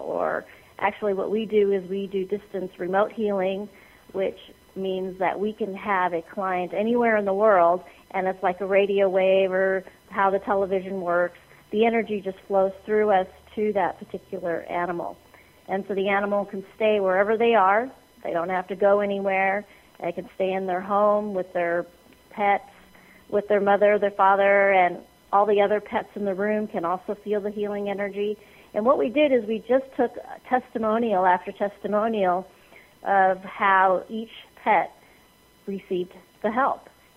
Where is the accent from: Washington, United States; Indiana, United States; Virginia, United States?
Washington, United States; Seattle; I grew up in Seattle.